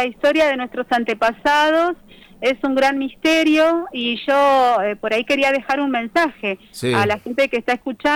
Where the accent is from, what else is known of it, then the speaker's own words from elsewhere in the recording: Neuquén, Argentina; si bien yo soy nativa del norte neuquino, yo me crié acá, mi familia también, obviamente conozco mucho de la zona